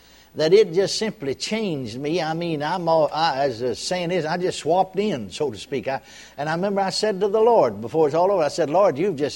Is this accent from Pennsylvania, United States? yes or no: no; Texas, United States; I was born and raised in Texas